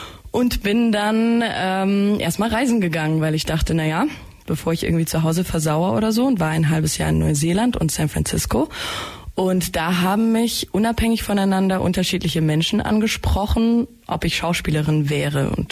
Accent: Owen, Baden-Württemberg, Germany; Nähe Stuttgart, Auen heißt der Ort, schreibt man aber mit O-W-E-N. Für die Leute, die es interessiert. Das ist eine super kleine Stadt.

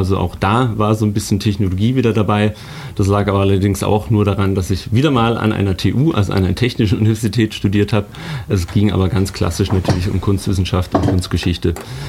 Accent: Karlsruhe, Baden-Württemberg, Germany; ich bin ursprünglich aus Karlsruhe, bin dort aufgewachsen, zur Schule gegangen, habe mein Zivi dort gemacht und habe sogar noch begonnen zu studieren dort an dem heutigen KIT.

